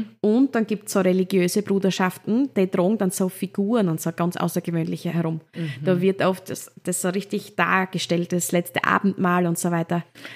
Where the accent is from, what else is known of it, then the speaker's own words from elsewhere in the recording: Austria; bei uns in Österreich